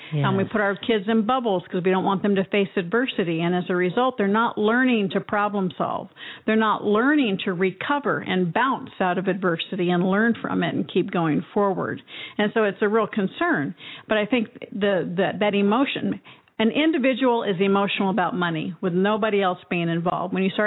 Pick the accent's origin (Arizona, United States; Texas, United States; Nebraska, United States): Arizona, United States; right here in my hometown, my home state, Arizona